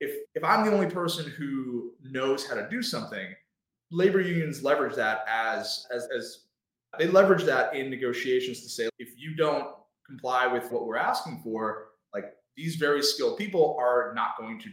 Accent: Oceanside, New York, United States; So I'm from Long Island originally. I'm from this town called Oceanside. It's on the south shore of Long Island.

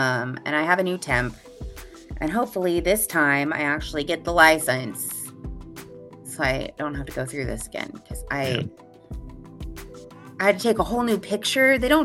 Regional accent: Indiana, United States; I was like, oh yeah, I'm from Indiana.

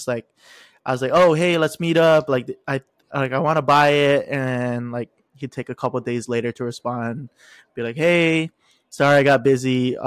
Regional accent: Waipahu, Hawaii, United States; Back in Waipahu. I went to middle school in Waipahu, so bro, this was so fun, but I used to play Pogs and this was a thing like with everybody there

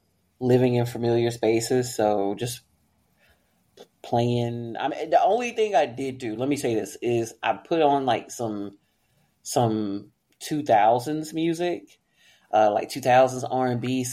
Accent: United States; So, listen, I'm Black American. I've been surrounded by violence my whole life, okay?

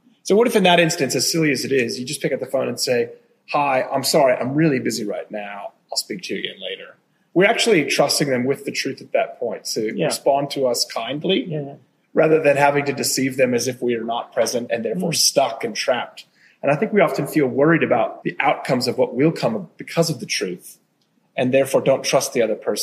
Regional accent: United States; I mean, I'm an American, so I classically overshare.

